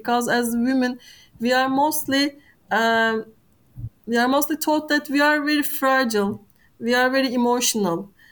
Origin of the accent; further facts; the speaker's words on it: Turkey; maybe I come from Turkey. It's a country that is very different from the most European countries.